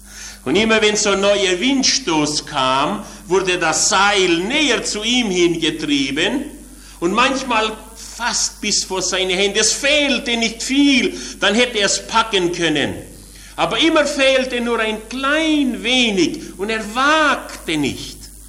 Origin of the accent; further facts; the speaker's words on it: Swabia, Germany; aber ich bin Schwabe, von mir müsst ihr sie nehmen